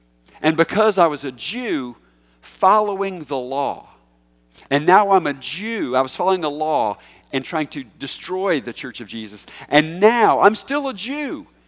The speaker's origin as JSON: {"language": "English", "town": "Charlotte", "region": "North Carolina", "country": "United States", "tie": "born or raised there", "said": "I remember as a kid, I grew up in Charlotte, North Carolina, and we would watch this one particular news every night."}